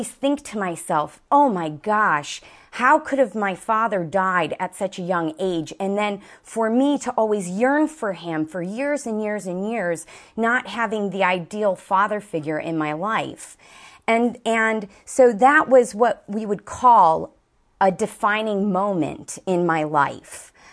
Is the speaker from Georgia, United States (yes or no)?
no; Chicago, Illinois, United States; Where I came from, I was born and raised in Chicago, and my father died when I was 8 months old.